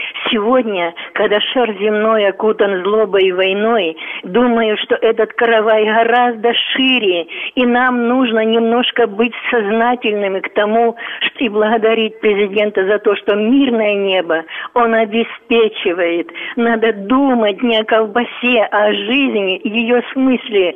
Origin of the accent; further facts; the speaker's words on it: Moscow, Russia; я москвичка